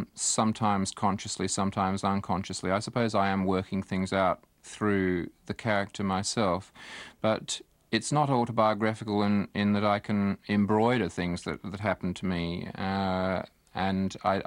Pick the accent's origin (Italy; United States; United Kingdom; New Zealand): United Kingdom; England; born there; also born or lived in Malaya; I was born in England. I lived in Malaya.